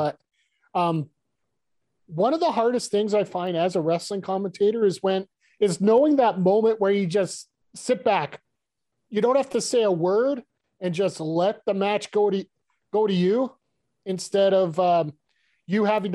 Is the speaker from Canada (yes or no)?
yes; Canada; Backbreaker Media without the A, because we're Canadian already.